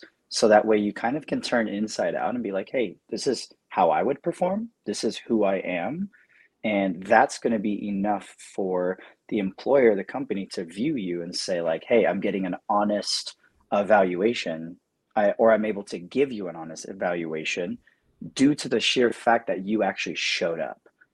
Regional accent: Layton, Utah, United States; I come from Layton, Utah. Grew up a military brat, so ended up setting roots in Utah as a teenager, and that's where I started actually as a dancer.

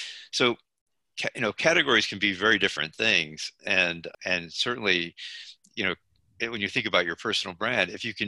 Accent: Binghamton, New York, United States; And my example was I grew up in Binghamton, New York, in a small town

